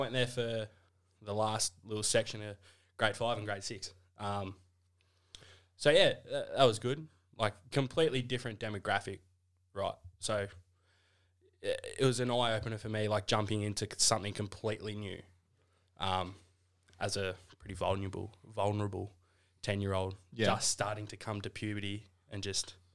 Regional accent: Reservoir, Victoria, Australia; born or raised there; also born or lived in Melbourne / Preston

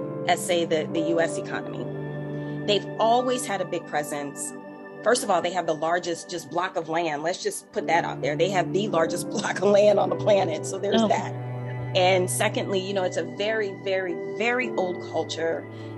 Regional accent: United States; You know, for years and years and years, you know, growing up in America

